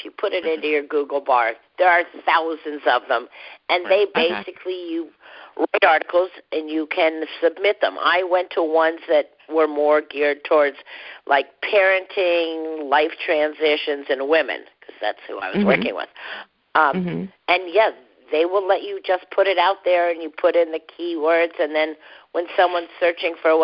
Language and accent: English; Scotland, United Kingdom; So I'm Scottish